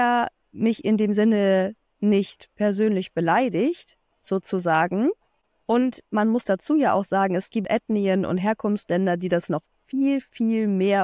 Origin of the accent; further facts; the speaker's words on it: Germany; moved away as an adult; Ich bin ja privilegiert in Deutschland aufgewachsen und habe keinen Akzent.